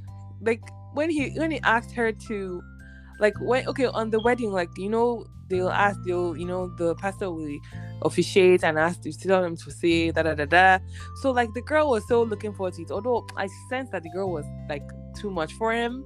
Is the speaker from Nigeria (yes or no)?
yes; Nigeria; he's a Nigerian. So it was just good to see someone from my home country, you know, on the show.